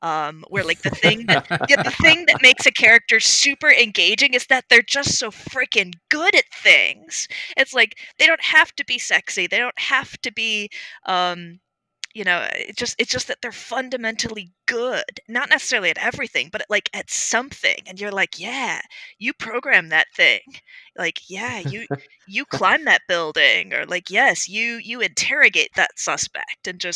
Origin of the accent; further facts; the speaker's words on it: United States; wow, you're getting sued because I'm an American.